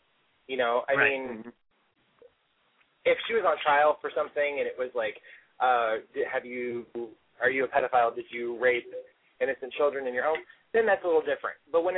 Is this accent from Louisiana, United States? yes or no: no; Missouri, United States; But, I grew up in Missouri and I grew up in a family that you're definitely a product of how you were raised and a product of your environment.